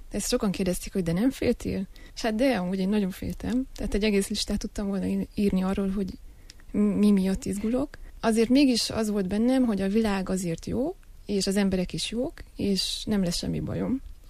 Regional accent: Romania; mondtam, hogy Romániából, de magyarul beszélek, vagy hogy magyar az anyanyelvem

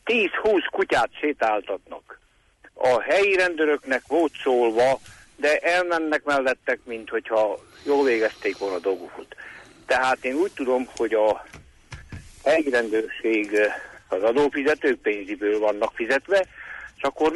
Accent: Odorheiu Secuiesc, Harghita, Romania; Udvarhelyről vagyok

